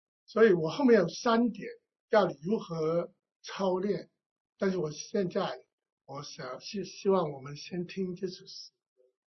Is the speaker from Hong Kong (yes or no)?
yes; Hong Kong; 我们香港人就这样，